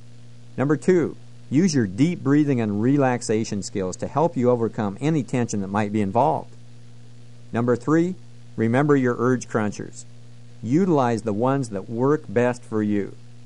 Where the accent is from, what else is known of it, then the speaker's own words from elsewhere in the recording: Iowa, United States; I don't know about you, but I grew up in Iowa, and on every holiday, we got together.